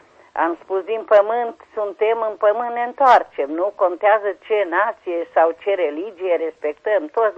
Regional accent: Mureș County, Romania; din Mureș

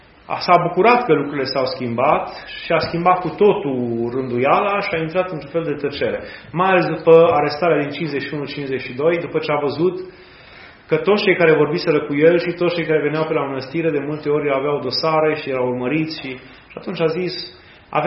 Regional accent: Romania; Bine, noi așa ca români zicem, da, domnule, a fost felul nostru de ne arăta faptul că noi nu suntem de acord cu comunismul.

